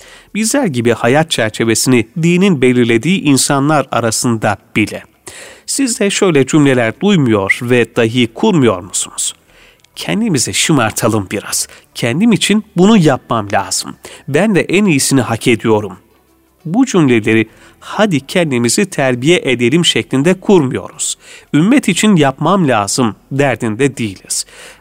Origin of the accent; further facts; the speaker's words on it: Adana, Turkey; memleketim soruluyor. Türkiye'deki şehrim. Adana diyorum. Adana diyebilirim. Orada doğduk, büyüdük, yedik, içtik, yaşadık.